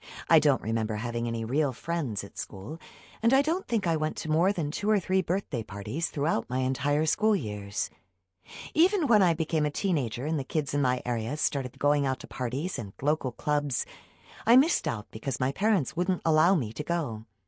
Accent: Colne, North West England, United Kingdom; also born or lived in Burnley; I was born in Burnley General Hospital in 1981 and grew up in Colne, a fairly remote and typically northern English town, where my parents owned and ran the local Chinese takeaway. They were both originally from Hong Kong and moved to the UK in the 1970s.

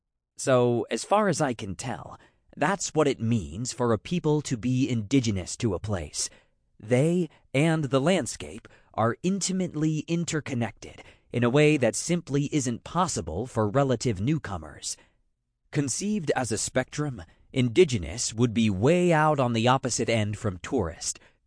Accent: New York, United States; for no better reason than it wasn't my hometown in upstate New York.

